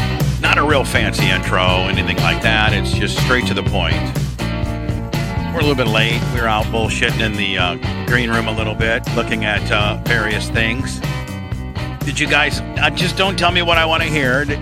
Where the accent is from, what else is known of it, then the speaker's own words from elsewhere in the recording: Odessa, Florida, United States; also born or lived in New Port Richey; We're from Odessa. We're from Newport Richie.